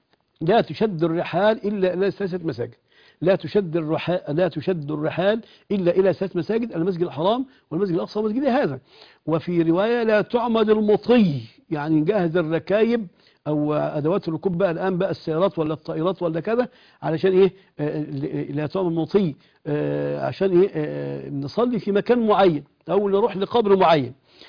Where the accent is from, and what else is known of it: Egypt